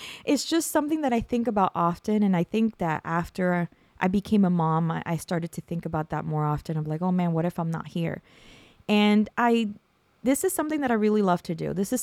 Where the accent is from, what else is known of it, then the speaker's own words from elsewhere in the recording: California, United States; now in New Jersey, United States; I moved here because of my mother-in-law, and I came from California, and it was literally, I landed, my plane landed, and I saw Jersey for the first time.